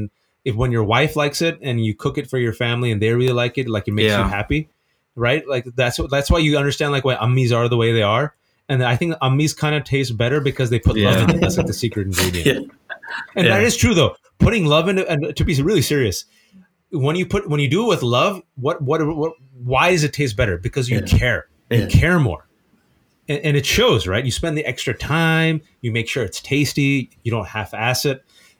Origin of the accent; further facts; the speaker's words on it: Fremont, California, United States; I'm a nobody from Fremont, California, who started off at Mehran Pakistani Indian restaurant.